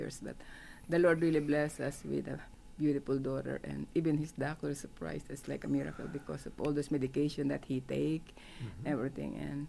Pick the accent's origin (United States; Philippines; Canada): Philippines; half of the world that I come, I'm from the Philippines. And I didn't get married there.